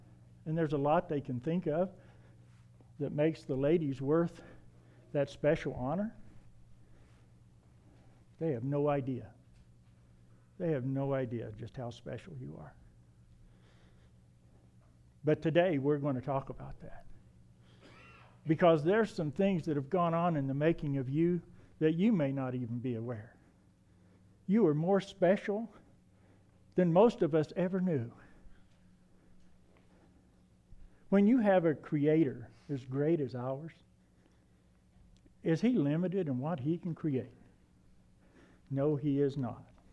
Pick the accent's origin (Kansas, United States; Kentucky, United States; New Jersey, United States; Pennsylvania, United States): Kentucky, United States; also born or lived in West Virginia; I'm from Kentucky and West Virginia. Yelling up the holler.